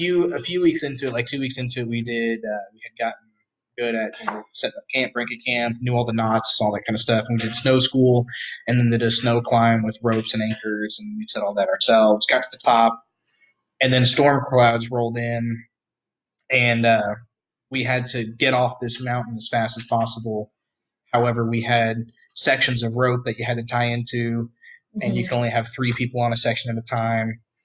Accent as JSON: {"language": "English", "region": "Texas", "country": "United States", "tie": "born or raised there", "also_born_or_lived": "Missouri", "said": "I was born in Missouri, moved to Texas at 3. I had never really seen the mountains."}